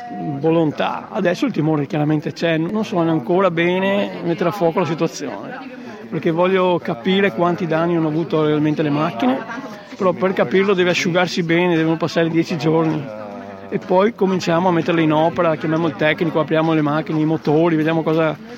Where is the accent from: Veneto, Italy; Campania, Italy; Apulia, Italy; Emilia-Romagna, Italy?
Veneto, Italy; Venice; Io sono veneziano e so benissimo che ci sono alcuni veneziani, alcune persone che non ragionano come me, però sarebbe una nostra città. Io abito fuori Venezia da un po' di anni